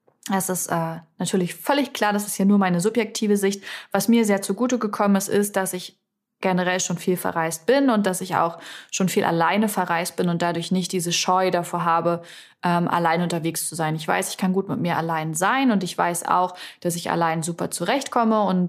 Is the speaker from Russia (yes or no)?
no; Salzwedel, Saxony-Anhalt, Germany; bis Salzwedel, also meine Heimatstadt, wo ja auch meine Mama zum Beispiel wohnt